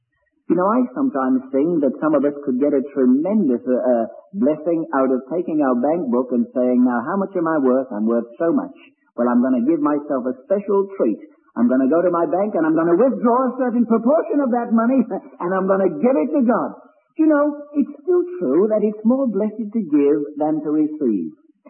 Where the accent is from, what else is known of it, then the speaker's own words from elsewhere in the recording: England, United Kingdom; Being an Englishman, I like walking.